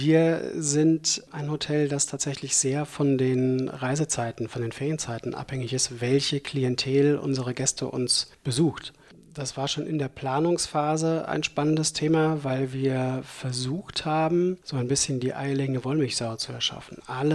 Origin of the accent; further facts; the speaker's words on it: Darmstadt, Hesse, Germany; also born or lived in Frankfurt; Ich bin Südhesse, aufgewachsen in Darmstadt, lange in Frankfurt gewesen